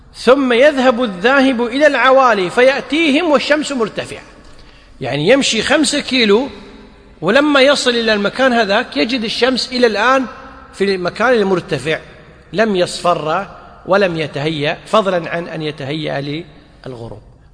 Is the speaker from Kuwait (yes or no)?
yes; Kuwait; مثل ما احنا عندنا في الكويت والله الحمد جميع الصلوات تصلى في أول الأوقات